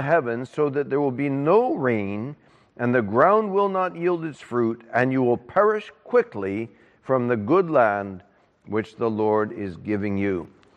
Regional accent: New Orleans, Louisiana, United States; When I grew up in New Orleans, I would go to a youth camp, and this was statewide from all of Louisiana.

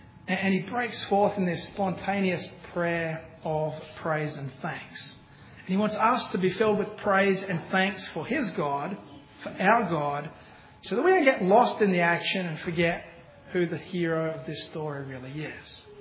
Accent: Australia; I don't know if it's because we're Australian and we're too laid back.

